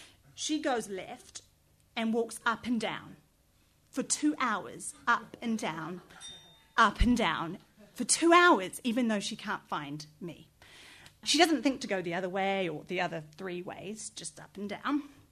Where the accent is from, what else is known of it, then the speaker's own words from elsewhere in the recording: New Zealand; moved away as an adult; So I'm from New Zealand and I've lived here for over 6 years. I go home every 1 to 2 years.